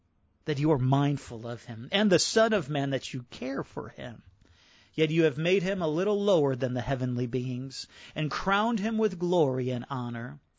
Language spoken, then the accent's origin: English; Chicago, Illinois, United States; Growing up in Chicago, I think of Michael Jordan.